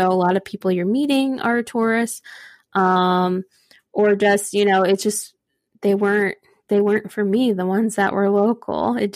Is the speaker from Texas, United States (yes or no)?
yes; Mesquite, Texas, United States; now in Orlando, United States; I am going back to Texas, where I'm originally from, but I am going to Austin. So I'm originally from the Dallas area. I'm from Mesquite, home of Alyssa Edwards.